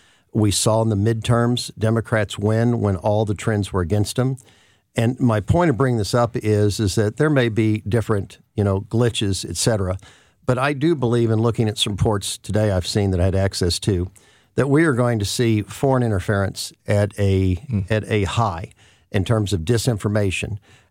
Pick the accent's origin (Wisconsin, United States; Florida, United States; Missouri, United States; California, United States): Missouri, United States; And that is that when I first came up in politics, I'm from the Boot Hill area. And Boot Hill area was known for voter fraud.